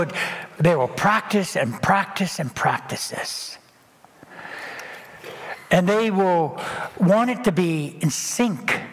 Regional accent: Bancroft, Ontario, Canada; I grew up in Bancroft. I was quiet, shy, had a speech impediment.

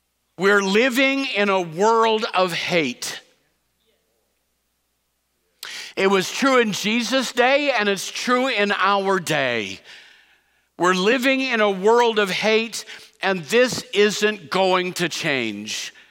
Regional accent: Iowa, United States; Growing up in Iowa, I loved to watch the crops.

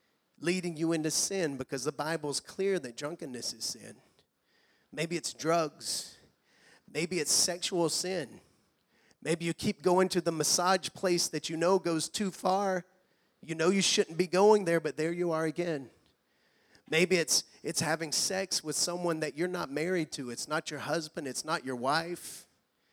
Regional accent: Alabama, United States; They're a campus ministry team from my home state of Alabama.

